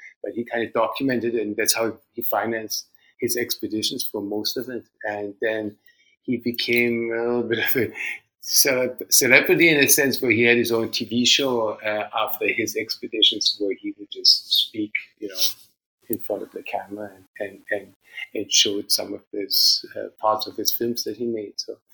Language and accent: English; Germany; English is a second language; I grew up in Germany, and my father was a mountain climber.